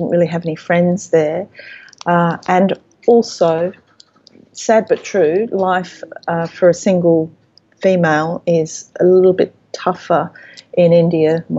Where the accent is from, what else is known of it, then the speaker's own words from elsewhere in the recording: Australia; also born or lived in Manila, Philippines; So I'm Australian, and in my former corporate life, I was an IT engineering manager for Macquarie Bank, which is Australia's largest financial investment bank.